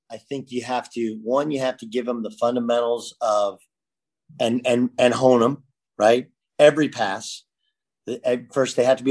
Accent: California, United States; I used to come home and watch the Big East, because I grew up in California.

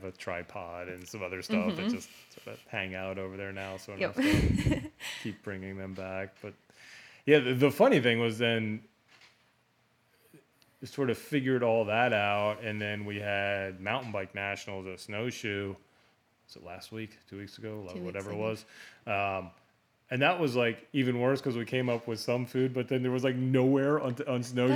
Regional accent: Belgium; English is a second language; I'm from Belgium, you know, they're American.

